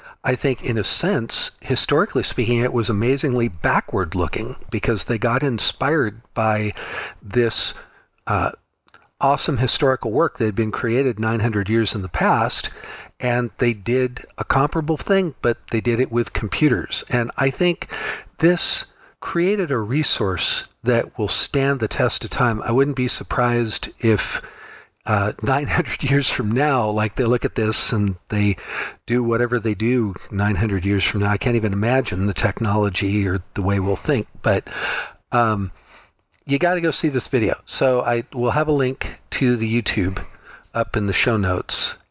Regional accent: United States; I got to admit, being an American, you know, trying to think of the 900th anniversary of anything is just like, that didn't exist for us.

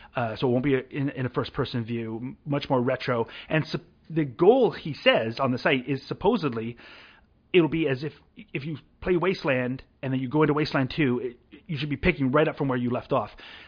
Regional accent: Canada; I'm Canadian, so I'm in favor of beer.

